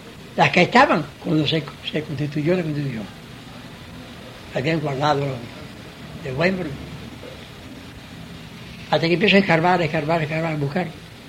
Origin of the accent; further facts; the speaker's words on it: Camagüey, Cuba; Yo soy camagüeyano, me fui a Camagüey